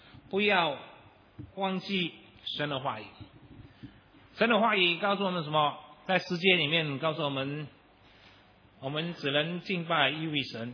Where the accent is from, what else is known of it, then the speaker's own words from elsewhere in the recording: China; 我们中国人喜欢长命百寿啊，对不对？